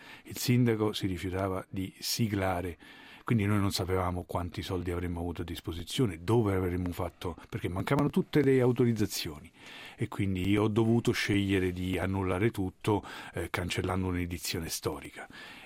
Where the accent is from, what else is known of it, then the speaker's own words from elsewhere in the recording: Rome, Lazio, Italy; Roma. Io sono romano de Roma.